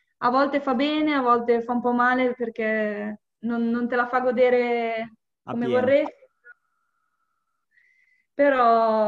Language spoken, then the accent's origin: Italian; Forlì, Emilia-Romagna, Italy; ho 24 anni, sono di Forlì